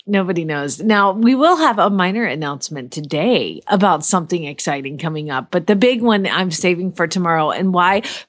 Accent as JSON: {"language": "English", "town": "Phoenix", "region": "Arizona", "country": "United States", "said": "from Phoenix, Arizona, and it's perfect here."}